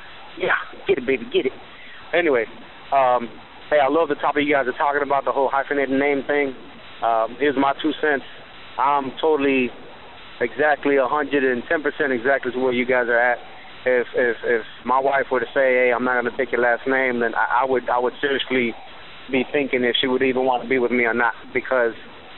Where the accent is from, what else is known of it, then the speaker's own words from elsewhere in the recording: Miami, Florida, United States; now in South Carolina, United States; from South Carolina, but I'm from Miami, so Miami boy.